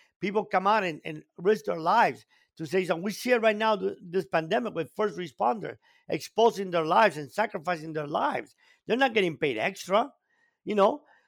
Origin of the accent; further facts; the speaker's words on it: Cuba; The greatest joy in my life was when we came from Cuba and had nothing, but we had a family.